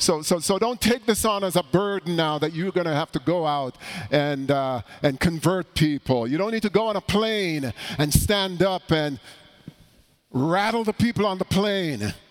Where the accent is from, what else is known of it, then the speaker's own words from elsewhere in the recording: Jamaica; When I was growing up in Jamaica, our church used to sing a song.